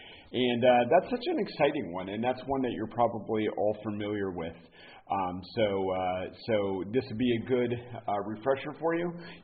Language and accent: English; the South, United States; which I was ill prepared for because I am from the South.